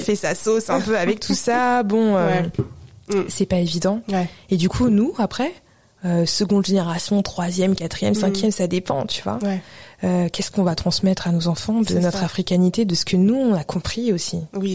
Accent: Chad; donc moi je suis tchadienne

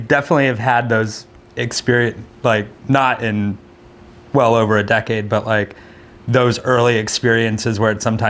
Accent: Switzerland; I grew up in Switzerland. And so, like, I didn't even, like, see a bong in real life until I, like, went to college in the States.

